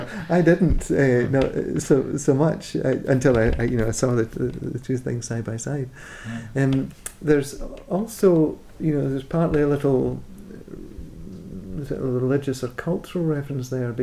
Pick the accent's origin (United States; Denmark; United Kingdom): United Kingdom; Scotland; I grew up in Dumfriesshire, speaking presumably the language of the playground, rural Scots.